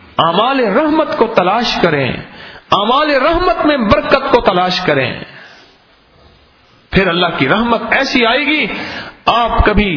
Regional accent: Uch Sharif, Punjab, Pakistan; اس شریف سے میری زندگی کا تعلق ہے، اس شریف میں میری، میرا بچپن سے پچپن زندگی گزری ہے،

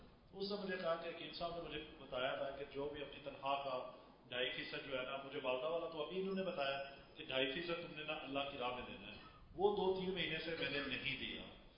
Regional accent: Sargodha, Punjab, Pakistan; basically میں سرگودا سے ہوں

